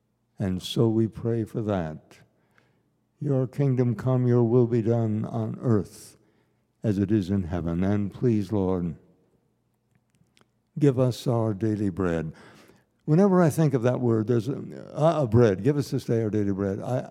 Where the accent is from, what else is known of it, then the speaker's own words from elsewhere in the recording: United States; I grew up in America. We were really proud of our country